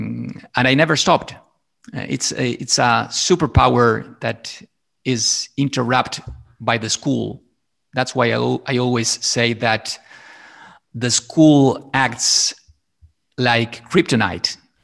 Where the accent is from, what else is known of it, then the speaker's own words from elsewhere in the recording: Buenos Aires, Argentina; now in Italy; So I'm from Buenos Aires, Argentina, but I have lived in Italy for 18 years. And my background is in advertising. I studied communication arts in Argentina